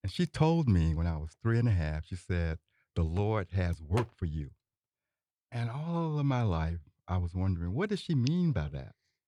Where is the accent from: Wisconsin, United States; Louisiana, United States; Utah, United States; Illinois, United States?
Louisiana, United States; born or raised there